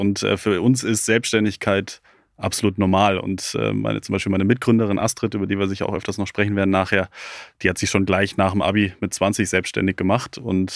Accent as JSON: {"language": "German", "town": "Regensburg", "region": "Bavaria", "country": "Germany", "tie": "born there", "said": "Ich bin geboren in Regensburg. Ja. Meine Familie lebt auch schon seit über 25 Jahren in Regensburg. Aber wir sind so ein bisschen eine herumziehende Familie"}